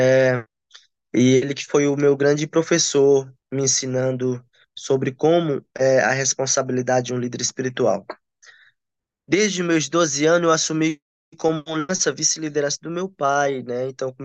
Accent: Acre, Brazil; do povo Huni-Kun aqui do estado do Acre, e aonde nós somos espalhados em seis regiões do estado

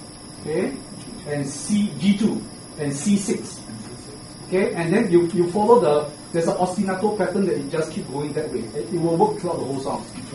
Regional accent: Singapore; I'm a Singaporean.

